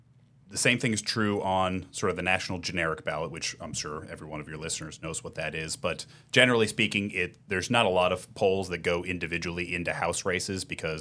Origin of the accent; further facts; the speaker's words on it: Las Vegas, Nevada, United States; born there; I was born in Las Vegas, so I love Nevada and all of its weirdness.